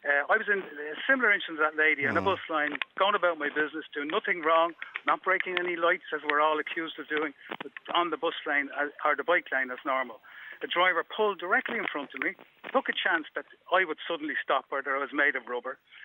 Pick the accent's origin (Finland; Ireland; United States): Ireland; we're Irish.